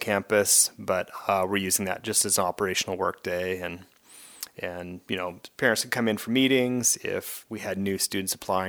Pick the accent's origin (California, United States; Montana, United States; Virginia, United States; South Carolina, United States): Montana, United States; Ronan; I grew up in Western Montana, graduated from Ronan High School.